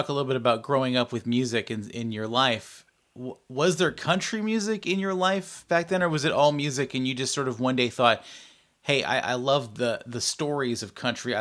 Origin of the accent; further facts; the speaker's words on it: Belleville, Ontario, Canada; I'm from Belleville.